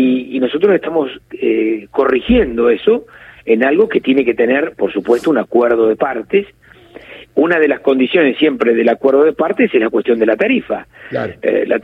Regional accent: Rosario, Santa Fe, Argentina; Yo soy santafesino, soy de la ciudad de Rosario.

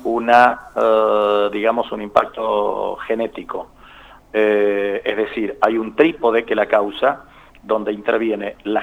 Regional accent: Argentina; Nosotros somos un país, Argentina, de mediana frecuencia

